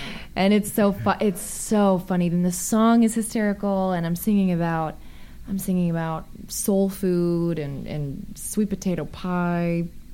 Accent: East Coast, United States; now in Los Angeles, United States; Yeah, and also I grew up on the East Coast, so I just kind of wanted to change. And I'd always sort of dreamt of Hollywood, and it was so romantic to me to move to L.A. and become a star.

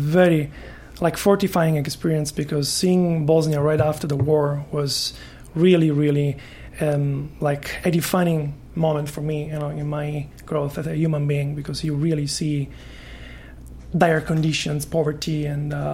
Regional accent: Naples, Campania, Italy; English is a second language; I was born in Napoli, which is a town in the south of Italy where I spent my childhood.

